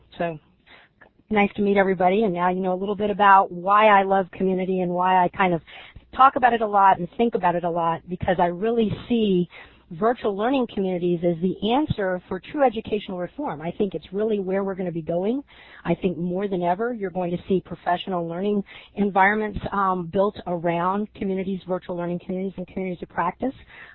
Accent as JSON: {"language": "English", "town": "Virginia Beach", "region": "Virginia", "country": "United States", "said": "I'm not from New York. I'm from Virginia Beach."}